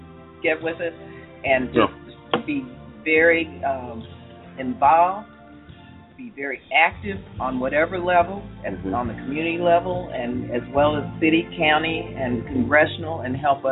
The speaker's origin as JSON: {"language": "English", "region": "California", "country": "United States", "said": "I come from the Bay Area, the Black Panther movement, you know, power to the people."}